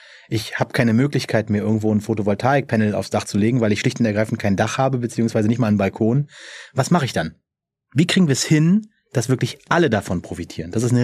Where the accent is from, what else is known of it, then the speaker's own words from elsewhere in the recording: Monschau, North Rhine-Westphalia, Germany; Ich komme aus der Nordeifel, wunderschönen Monschau. Das ist so eine riesengroße Fläche, wo kaum Menschen wohnen.